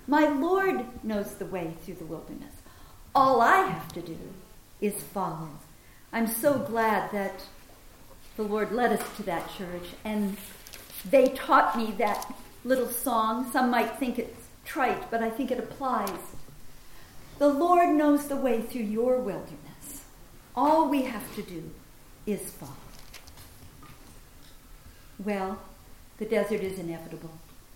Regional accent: Minneapolis, Minnesota, United States; When I was a teenager, I grew up in Minneapolis, Minnesota, right in the center of the states, right below Canada.

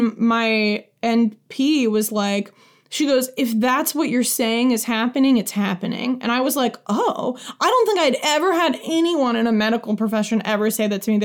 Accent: Midwest, United States; That's the most LA thing I've said as the Midwesterner on this show.

